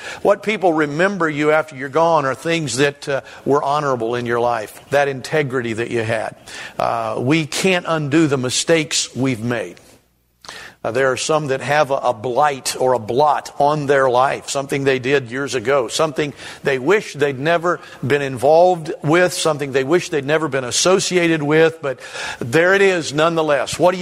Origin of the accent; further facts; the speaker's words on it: Kettering, Ohio, United States; It was in the home where I grew up years ago in Kettering, Ohio